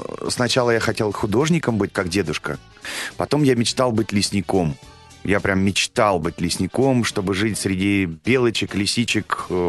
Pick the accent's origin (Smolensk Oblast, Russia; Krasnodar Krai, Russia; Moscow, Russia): Krasnodar Krai, Russia; Sochi; born there; Сочи, да.